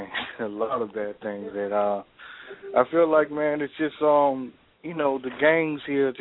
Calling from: Chicago, Illinois, United States

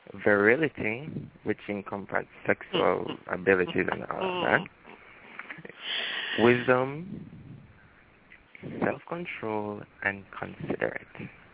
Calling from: Jamaica; calling from Jamaica.

